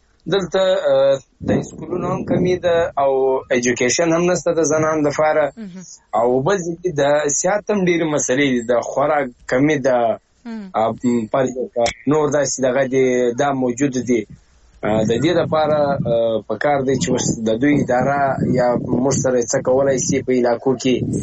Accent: Balochistan, Pakistan; له جنوبی پښتونخوا نه سین نه پلاین یم.

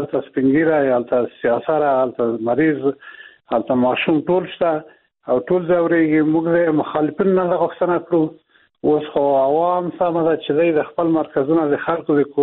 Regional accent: Afghanistan; موږ د افغانستان خلک یو او د افغانستان نجزا نه یو

